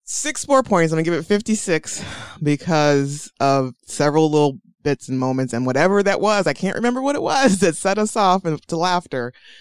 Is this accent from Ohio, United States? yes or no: yes; Toledo, Ohio, United States; that actress is from Toledo, Ohio, my hometown